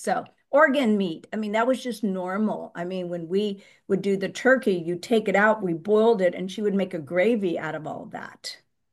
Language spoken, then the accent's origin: English; Texas, United States; but fortunately, growing up in Texas, my mother was very natural.